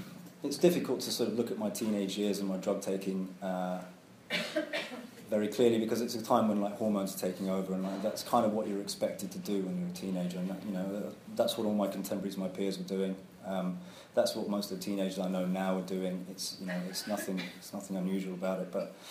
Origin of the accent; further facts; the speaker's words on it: New Zealand; born there; I come from an interesting, sort of culturally interesting family. And it's a mixed-race family. I was born in New Zealand and my brother and sister were Maori.